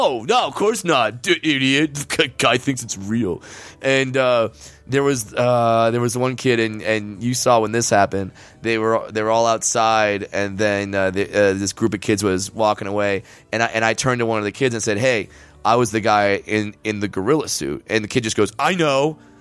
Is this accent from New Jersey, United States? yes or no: no; California, United States; Well, I'm from Orange County, so Orange County, California.